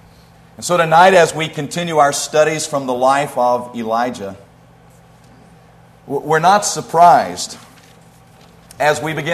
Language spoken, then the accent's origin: English; Dothan, Alabama, United States; beginning in the congregation where I grew up in Dothan, Alabama.